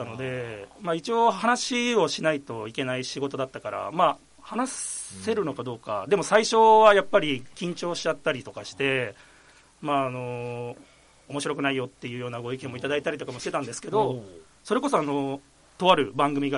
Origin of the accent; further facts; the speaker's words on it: Kasukabe, Saitama, Japan; also born or lived in Katsushika, Tokyo; 生まれは東京ですね、葛飾区というところで生まれまして、はい、まあ、育ちは埼玉の春日部っていうところなので、はい、だいたい